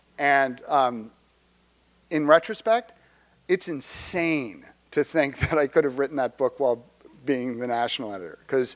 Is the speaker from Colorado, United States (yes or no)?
no; Brooklyn, New York, United States; And I grew up with him in Brooklyn Heights.